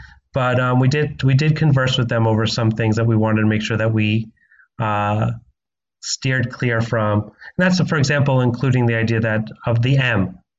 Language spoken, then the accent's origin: English; New York, United States; moved away as an adult; now in Washington D.C., United States; I'm from New York originally, but I've been in D.C. for 17 years.